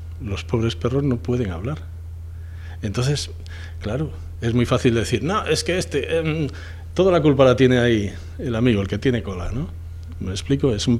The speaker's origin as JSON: {"language": "Spanish", "town": "Puente San Miguel", "region": "Cantabria", "country": "Spain", "tie": "born or raised there", "said": "yo nací en Puente San Miguel"}